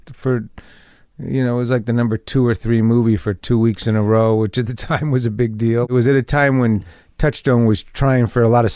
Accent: Detroit, Michigan, United States; also born or lived in Los Angeles, United States; Which was me and my friends growing up in Detroit and LA, in Detroit in the early 70s, getting into some trouble.

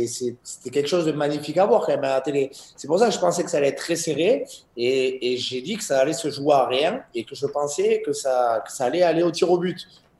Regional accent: Bayonne, Nouvelle-Aquitaine, France; Moi, j'étais du Pays Basque, tout simplement, ma famille... j'ai grandi à Bayonne, j'aime tout le Pays Basque

